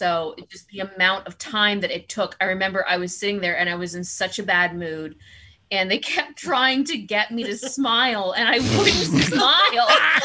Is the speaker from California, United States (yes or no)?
no; New York, United States; because he's from New York, I'm from New York.